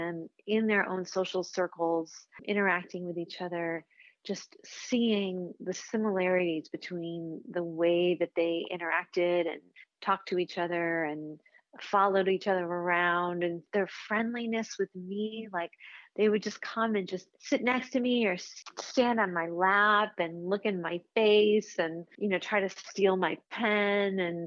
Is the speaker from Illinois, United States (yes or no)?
yes; Chicago, Illinois, United States; I grew up in Chicago. It's not like I've spent a lot of time around chickens